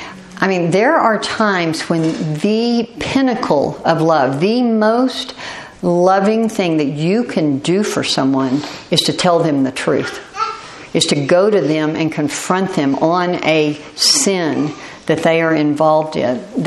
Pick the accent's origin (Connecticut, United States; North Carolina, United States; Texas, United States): Texas, United States; Houston; also born or lived in Southern California; When we lived in Southern California, I loved the mountains. I mean, I was born and raised in Houston.